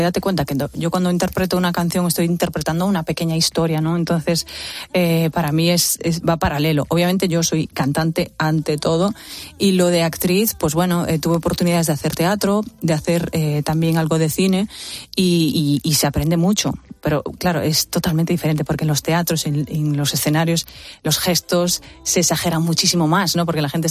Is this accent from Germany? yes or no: no; Galicia, Spain; first language gl; Spanish is a second language; Son mis raíces, jamás me olvido de ella. De hecho, bueno, yo he cantado muchísimo en gallego, que es mi idioma natal. Yo he aprendido a hablar hablando en gallego y siempre está presente en mi vida.